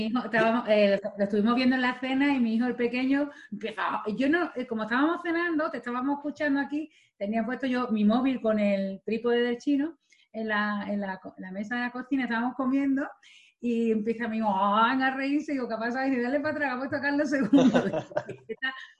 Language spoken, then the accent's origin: Spanish; South Korea; yo soy de Corea, y tú sabes, tú conoces Corea y sabes que la gente de Corea no habla como yo